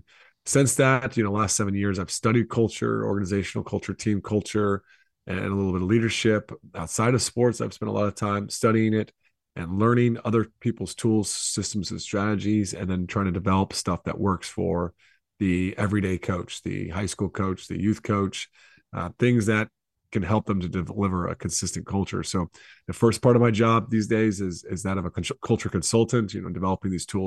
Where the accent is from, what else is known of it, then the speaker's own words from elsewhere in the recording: United States; moved away as an adult; Yeah, I grew up playing basketball in the States